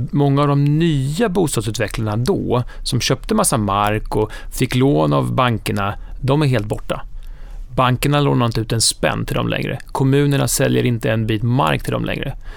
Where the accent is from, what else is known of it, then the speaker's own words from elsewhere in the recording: Huskvarna, Jönköping County, Sweden; inte bara för att jag kommer från Husqvarna